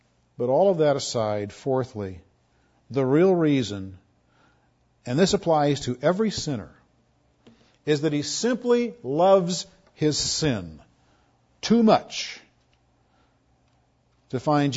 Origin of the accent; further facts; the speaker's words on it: Sedona, Arizona, United States; And I'm from Sedona. I can verify that.